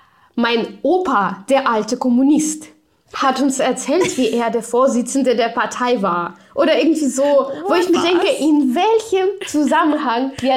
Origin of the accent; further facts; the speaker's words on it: Chelyabinsk, Chelyabinsk Oblast, Russia; Ich komme aus Tscheljabinsk. Für diejenigen, die die Stadt nicht kennen, das ist im Südural, da an der Grenze zu Kasachstan. So eine 1-Millionen-Einwohner-Fabrikenstadt, überhaupt nichts los. Und so bin ich auch aufgewachsen in so einem Arbeiterviertel, in so einer Arbeiterfamilie, sage ich mal.